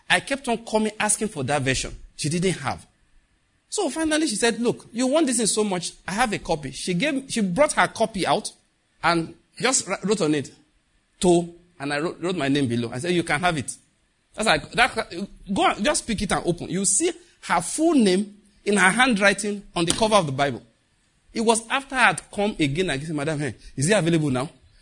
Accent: Lagos, Nigeria; I came from Lagos where every week I went to three bookshops.

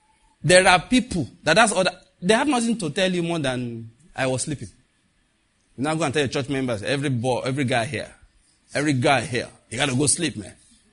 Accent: Lagos, Nigeria; I came from Lagos where every week I went to three bookshops.

